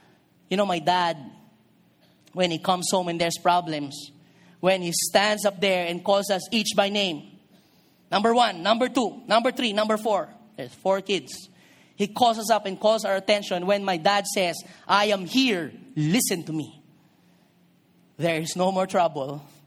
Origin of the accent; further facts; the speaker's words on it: Marikina, Metro Manila, Philippines; born there; I was born in Concepcion, Marikina. And this is a bitter memory for me. Because I spent only 2 months in Concepcion, Marikina.